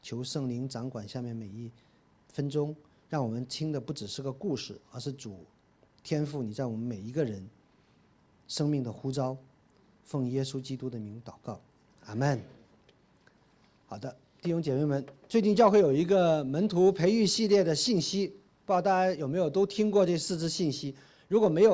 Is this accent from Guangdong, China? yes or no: yes; Guangzhou, Guangdong, China; also born or lived in Shantou; 我是祖籍是广东台山，我是在汕头出生，在广州长大